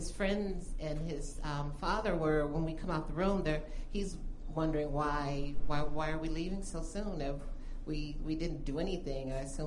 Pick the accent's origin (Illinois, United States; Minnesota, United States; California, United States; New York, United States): Illinois, United States; Chicago; moved away; I'm originally from Chicago, and so ever since I left Chicago, I don't like to have cold weather, and so I hate snow.